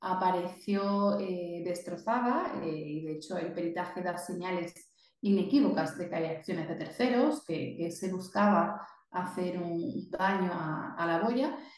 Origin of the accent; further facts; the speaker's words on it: Spain; moved away as an adult; now in Chile; Bueno, pues efectivamente soy española, pero me fui a Chile en el 2011, o sea, ya hace muchos años, 12 años, a hacer un doctorado en biología marina